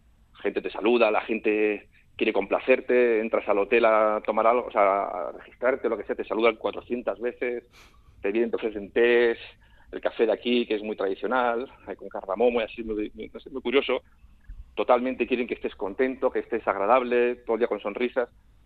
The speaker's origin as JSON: {"language": "Spanish", "region": "Basque Country", "country": "Spain", "said": "como buen vasco, me gusta la comida."}